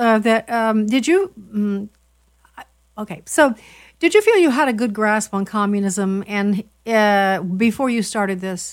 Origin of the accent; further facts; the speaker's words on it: Illinois, United States; Illinois is my home state, by the way. So you know, his home is near where I grew up.